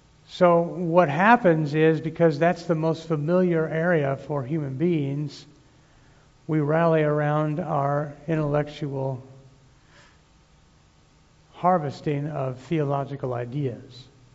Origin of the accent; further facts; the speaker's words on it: Colorado, United States; moved away as an adult; also born or lived in Tulsa, United States; As soon as I left home, it's so bad. I mean, I moved from Colorado to Tulsa, Oklahoma